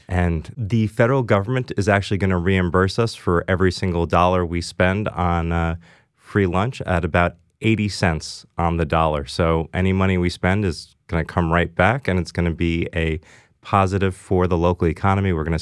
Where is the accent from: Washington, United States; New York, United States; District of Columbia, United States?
New York, United States; New York City; I grew up on the Upper East Side, and I went to a public school, the Bronx High School of Science, and I had a single mom